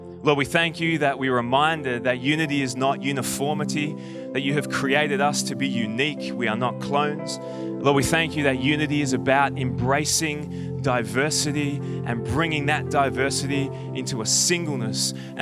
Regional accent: Melbourne, Victoria, Australia; I was born in Melbourne, bred in Melbourne, I love Melbourne, it's my hometown

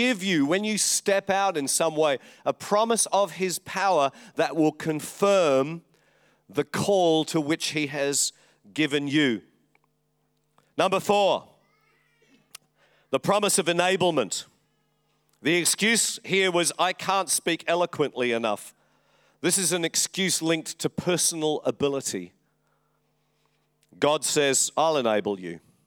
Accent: London, United Kingdom; born there; I was born in London.

